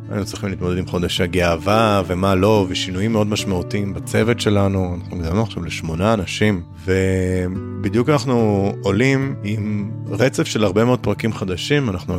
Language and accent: Hebrew; Nahariya, Northern District, Israel; אני בשנות ה-2000, כשגדלתי בנהריה